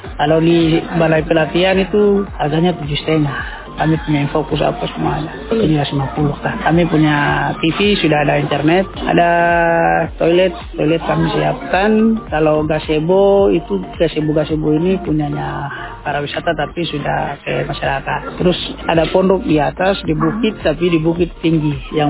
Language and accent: Indonesian; Biak, Papua, Indonesia; Berarti kita orang Biak bangga bahwa kampung nelayan modern ini ada di Biak.